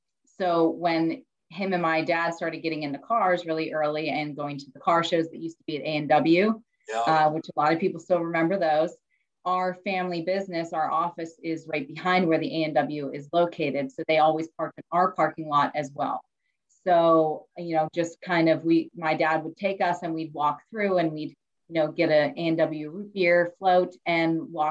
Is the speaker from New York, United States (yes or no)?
no; Youngstown, Ohio, United States; since I was a kid, you know, growing up in Youngstown, Ohio